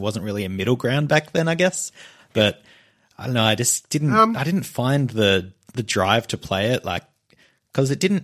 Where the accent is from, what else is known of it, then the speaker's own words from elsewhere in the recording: Australia; The Bookcast, it's a podcast about Nintendo stuff, and we're from Australia, so it's fairly Australia-specific, but not really.